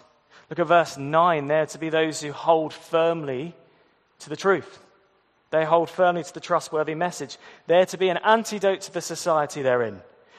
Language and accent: English; Surrey, South East England, United Kingdom; People from Surrey are work-obsessed, overly private, and a little bit rude. I can say that because I'm from Surrey.